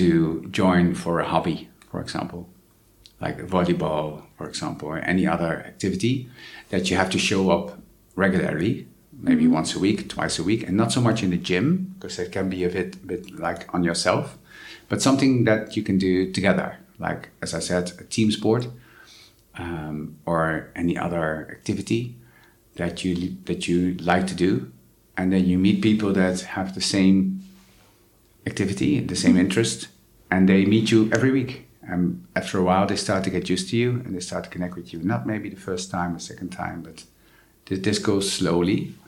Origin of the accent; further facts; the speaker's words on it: Netherlands; moved away; my home country, which is the Netherlands. I lived abroad.